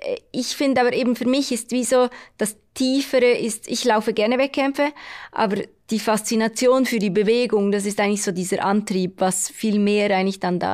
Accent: Switzerland; Ja, ich glaube eben als Schweizerin muss ich fast die Schweiz sagen.

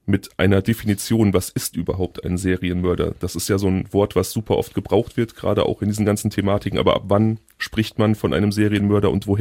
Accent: North Rhine-Westphalia, Germany; ich bin im Hickengrund aufgewachsen

